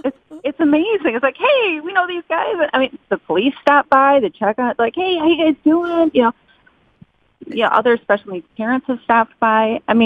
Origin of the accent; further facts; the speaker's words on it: Michigan, United States; moved away as an adult; we're from Michigan, so we moved, you know, 450 miles away from everybody to come here.